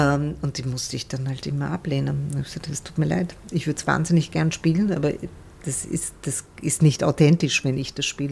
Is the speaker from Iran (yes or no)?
yes; Tabriz, East Azerbaijan, Iran; German is a second language; now in Germany; Meine Mutter redet manchmal Farsi mit mir oder eben Aseri, weil ich komme aus Tabriz, das ist im Aserbaidschan und wir sprechen so ein Mischmasch. Also ich verstehe beides, ich verstehe Aseri und Farsi, spreche aber kein Aseri, spreche halt sehr schlecht Farsi.